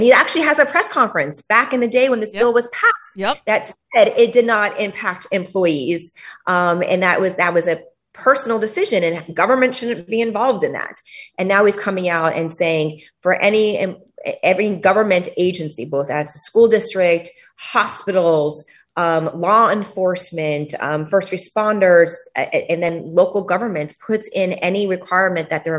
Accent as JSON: {"language": "English", "town": "Miami", "region": "Florida", "country": "United States", "tie": "born or raised there", "said": "Miami. So I went to Miami."}